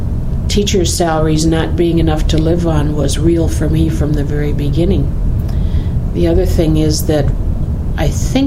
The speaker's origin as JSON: {"language": "English", "town": "Ortonville", "region": "Minnesota", "country": "United States", "tie": "born there", "said": "I was born in Ortonville, Minnesota, and Ortonville, Minnesota is on the South Dakota border. It was my mom's home"}